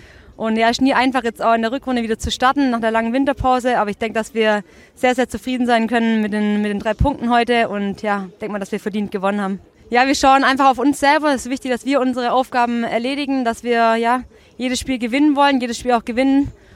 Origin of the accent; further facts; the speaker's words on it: Stuttgart, Baden-Württemberg, Germany; ich bin sehr gut in Stuttgart angekommen. Ich fühle mich hier mega wohl. Das ist ja meine Heimat, mein Herzensverein.